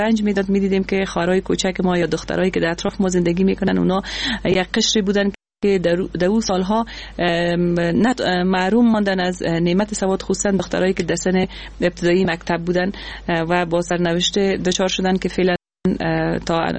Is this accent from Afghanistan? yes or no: yes; Afghanistan; born or raised there